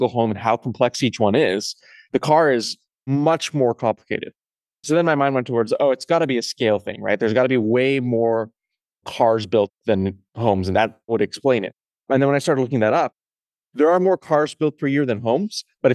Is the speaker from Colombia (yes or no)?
no; Canada; I grew up in Canada